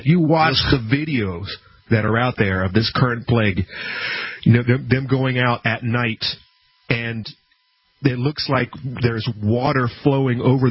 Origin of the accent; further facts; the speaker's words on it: Florida, United States; I wonder if we're going to get any of these things, because growing up in Florida, it was a regular mainstay.